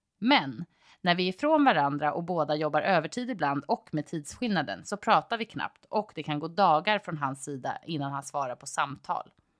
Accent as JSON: {"language": "Swedish", "country": "Sweden", "said": "Han är amerikan och jag är svensk."}